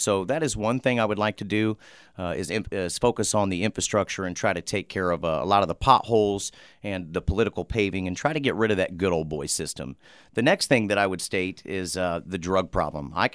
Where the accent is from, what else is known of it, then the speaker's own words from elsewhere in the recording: Muncie, Indiana, United States; obviously, right here in Muncie, and I grew up on the south side. Actually, the first 5 years of my life, I grew up in Southern Pines. There shortly after, my family was able to move out into the county, went to Cowan schools, and grew up most of my life there.